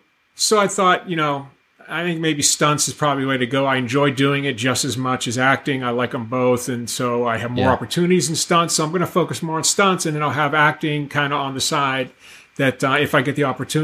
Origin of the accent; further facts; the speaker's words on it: Pittsburgh, Pennsylvania, United States; Well, my main reason for moving to California, I moved from Pittsburgh, Pennsylvania.